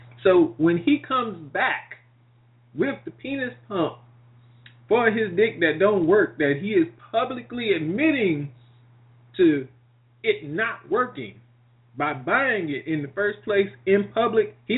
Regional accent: Indiana, United States; See, hater for me is somebody from my home state, 69-year-old woman from Indiana

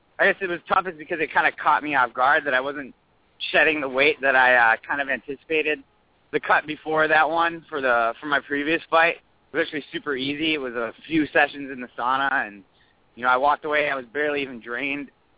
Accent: United States; My birthright is Russian, but I grew up in the States

